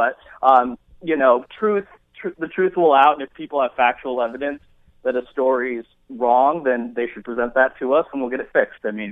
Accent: Oregon, United States; I grew up in Eastern Oregon, and I can tell you, growing up in Eastern Oregon and then moving over to the western side of the state to go to college.

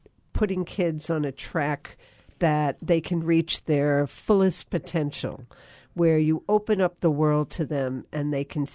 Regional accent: East Coast, United States; I grew up on the East Coast riding my sled down a hill, standing up because I was so cool

